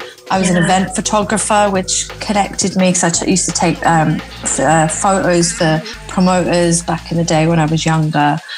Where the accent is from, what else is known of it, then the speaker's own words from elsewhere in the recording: Wales, United Kingdom; I grew up in South Wales in the valleys where there was like one nightclub and playing like chart hits.